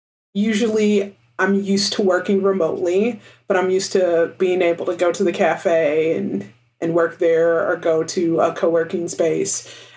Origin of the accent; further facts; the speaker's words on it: Kentucky, United States; I come from Kentucky, which, like many states, I came from a city, but I was also surrounded by rural communities, and I grew up around, have friends from rural areas.